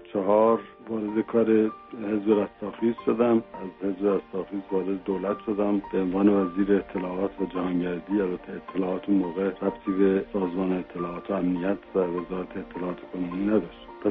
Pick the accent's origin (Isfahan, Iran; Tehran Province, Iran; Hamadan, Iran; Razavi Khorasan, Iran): Tehran Province, Iran; Tehran; در 1307 در تهران به دنیا آمدم. در یک خانواده طبقه متوسط تحصیلاتم رو در تهران انجام دادم